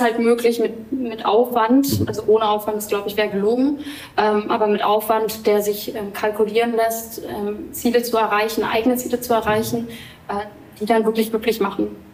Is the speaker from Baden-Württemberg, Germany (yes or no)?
no; Berlin, Germany; ich bin in Berlin aufgewachsen.